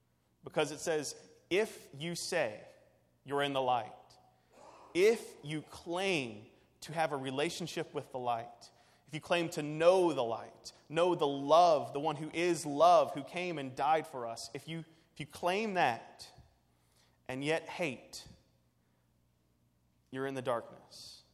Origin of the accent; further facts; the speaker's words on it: Louisville, Kentucky, United States; I grew up in Louisville. Horse racing is just a natural analogy for me. Grew up around the track.